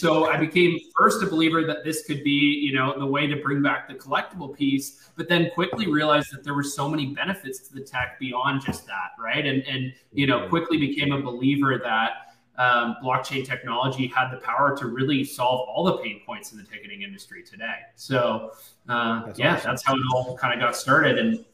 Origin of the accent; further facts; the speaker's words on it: Toronto, Ontario, Canada; now in United States; Born and raised in Toronto originally, so I'm a Canadian.